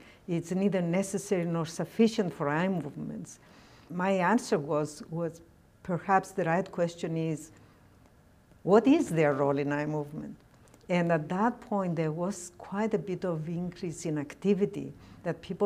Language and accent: English; Cyprus; I came from Cyprus.